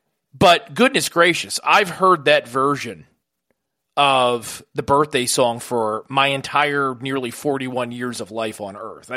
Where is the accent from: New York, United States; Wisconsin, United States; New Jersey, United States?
New Jersey, United States; So I appreciate, as a New Jerseyan as an American, your testimony in this regard.